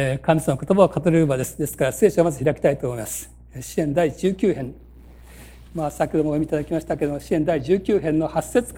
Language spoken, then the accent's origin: Japanese; Fukuyama, Hiroshima, Japan; accent: Hiroshima dialect; 広島県出身なんですね。広島県福山市です。そしていたのは1年足らずですけれども、田舎はこちらの方にありました